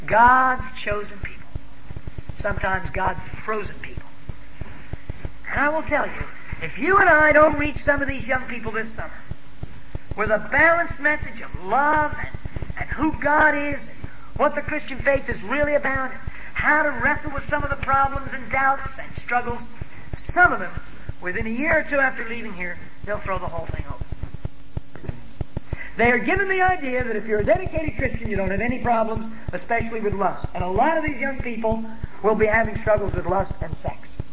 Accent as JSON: {"language": "English", "country": "United States", "said": "I just stood there and wept as an American who, as a young man, was so totally ignorant of my own culture"}